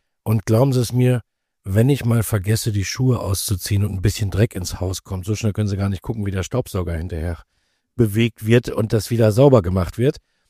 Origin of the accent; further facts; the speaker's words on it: Berlin, Germany; born there; Ich bin in Berlin geboren.